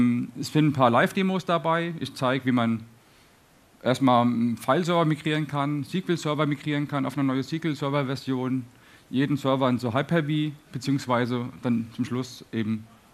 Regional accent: Darmstadt, Hesse, Germany; willkommen auch von mir in meiner Heimatstadt Darmstadt.

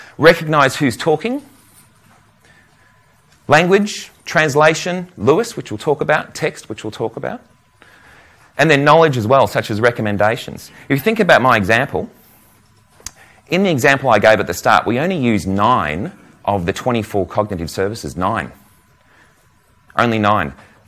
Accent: Melbourne, Victoria, Australia; So who are we? … I'm what's called a data solution architect. I'm from Melbourne.

